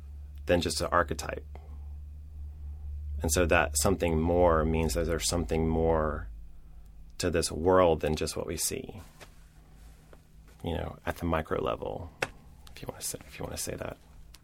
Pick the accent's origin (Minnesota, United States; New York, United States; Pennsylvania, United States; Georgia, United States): Georgia, United States; also born or lived in East Point; of the two Walt Hall Fellows that are originally from Georgia, and I might be wrong about that, but I was born in East Point, just south of the airport, and I was raised in Clayton County and Henry County, just right by the airport.